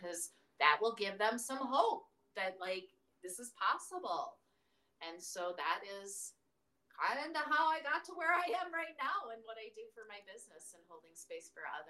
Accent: Wisconsin, United States; And I grew up in Wisconsin.

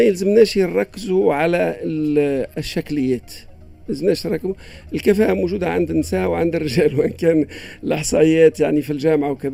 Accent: Tunisia; احنا كشعب تونسي

